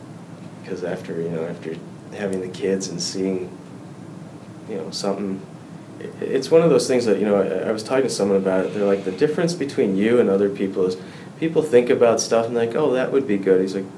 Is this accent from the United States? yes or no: no; Uganda; And our family, we're from Uganda. I was fourth generation born there, and my dad moved there in the 50s because someone said there's good business opportunity.